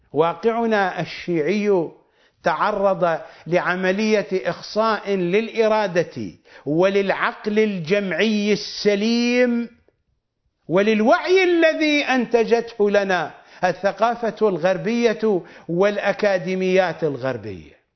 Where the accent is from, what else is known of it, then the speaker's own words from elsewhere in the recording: Iraq; عندنا في العراق وحتى في خارج العراق